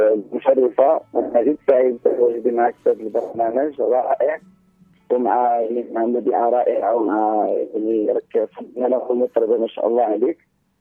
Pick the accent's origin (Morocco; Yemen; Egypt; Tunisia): Morocco; الحمد لله اليوم نبقى برا احنا عندنا في المغرب أن الاحترازات